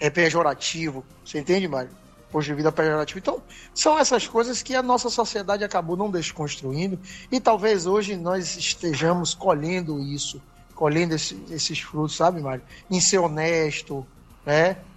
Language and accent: Portuguese; Brazil; nós, muitas vezes, como povo, como brasileiro, nós erramos muito nessa questão da formação dos nossos jovens